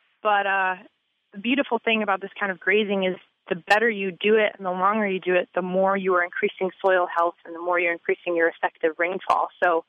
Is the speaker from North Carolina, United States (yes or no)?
yes; North Carolina, United States; I grew up back in North Carolina, where I'm from, in the Southeast U.S.